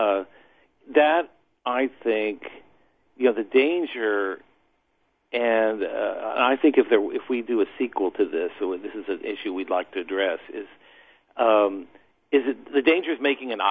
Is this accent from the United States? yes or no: yes; Maryland, United States; also born or lived in New Orleans; I'm from Maryland, and I grew up in Maryland, got all my formal education there.